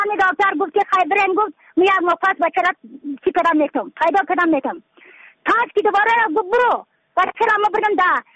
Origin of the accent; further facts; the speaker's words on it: Badakhshan, Afghanistan; از بدخشان هستم، مرکز بدخشان، ولسوالی اقل پایان